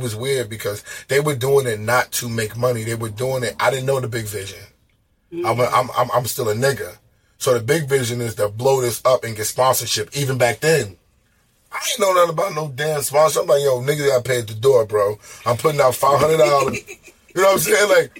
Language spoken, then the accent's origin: English; Queens, New York, United States; Yo, you from Queens, and I'm from Queens.